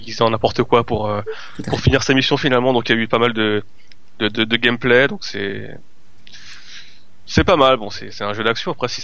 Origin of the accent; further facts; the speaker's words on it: France; vu qu'on est français, on pourra jouer dans Paris